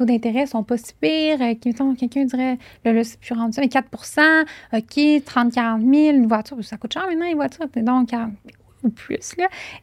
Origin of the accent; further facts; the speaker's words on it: Quebec City, Quebec, Canada; Moi, je viens de Québec. Ouais, j'ai été à Montréal, j'ai travaillé à Montréal pendant 4-5 ans, mais là, je suis de retour à Québec avec ma petite famille, ouais.